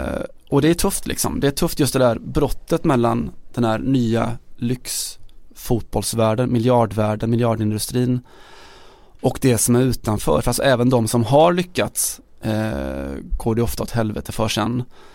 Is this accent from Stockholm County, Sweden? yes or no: no; Västra Götaland County, Sweden; När jag var själv, jag vet inte, 12-13 år någonting, så hade vi besök hemma i Västergötland